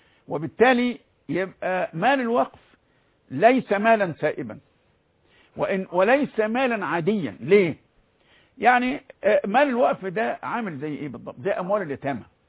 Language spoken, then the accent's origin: Arabic; Egypt; على سبيل المثال، أن عندنا في مصر لجنة لتثمين الأراضي.